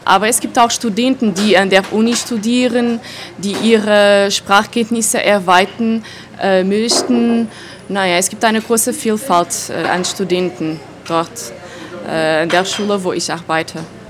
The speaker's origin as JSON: {"language": "German", "region": "Castelo Branco", "country": "Portugal", "tie": "born or raised there", "also_born_or_lived": "Göttingen", "second_language": "German", "said": "Also ich komme nicht aus Lisboa, ich komme aus Castelo Branco. Das ist meine Heimatstadt. Castelo Branco liegt im Landesinneren und ich wohne hier seit langem, seit 2001."}